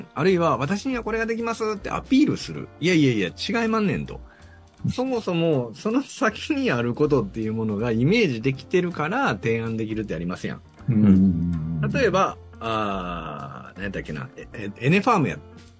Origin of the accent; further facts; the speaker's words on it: Ise, Mie, Japan; 僕はあの出身が伊勢なもんですから